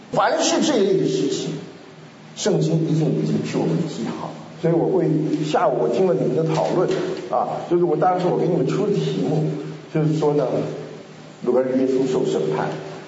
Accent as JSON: {"language": "Chinese", "country": "Taiwan", "tie": "born or raised there", "moved": "as an adult", "lives_now": "United States", "said": "我是台湾长大，我是78年到美国"}